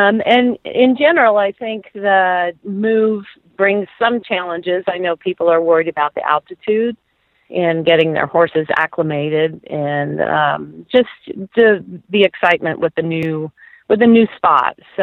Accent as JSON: {"language": "English", "region": "the West", "country": "United States", "said": "I actually have not been there, even though I'm from the West."}